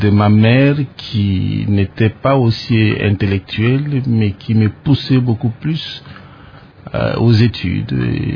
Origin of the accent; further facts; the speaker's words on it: Kasaï, DR Congo; also born or lived in Lubumbashi; je n'ai pas passé mon enfance à Lubumbashi. J'ai pu regagner mon Kasaï natal où j'ai passé mon enfance et mes études primaires et secondaires là-bas.